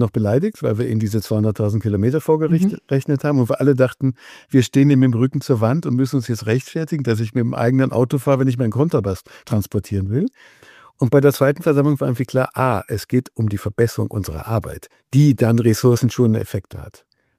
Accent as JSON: {"language": "German", "country": "Austria", "said": "bei uns in Österreich"}